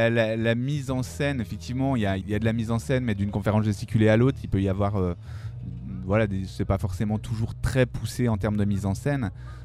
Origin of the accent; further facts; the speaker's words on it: Étival, Bourgogne-Franche-Comté, France; Donc moi, je viens du Haut-Jura, une petite commune qui s'appelle Étival. C'est une petite commune de 300 habitants.